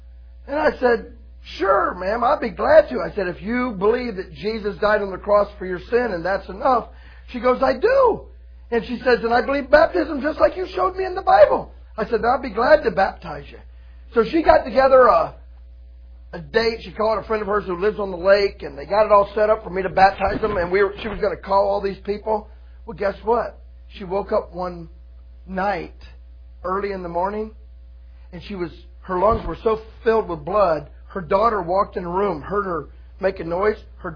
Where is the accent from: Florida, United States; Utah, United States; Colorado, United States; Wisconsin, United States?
Florida, United States; I'm from Florida. I don't like cold, okay?